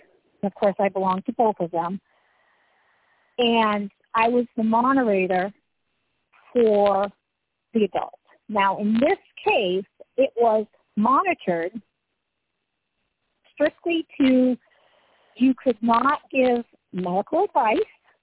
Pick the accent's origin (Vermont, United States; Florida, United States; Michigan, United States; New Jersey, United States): Vermont, United States; Well, I grew up in Vermont on a dairy farm, and you basically fended for yourself.